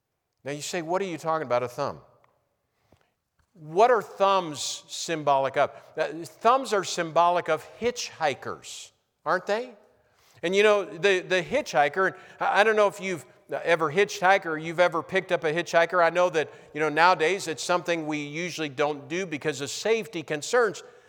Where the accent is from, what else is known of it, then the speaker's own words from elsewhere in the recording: New Ulm, Minnesota, United States; I remember growing up in New Ulm where I was going to school.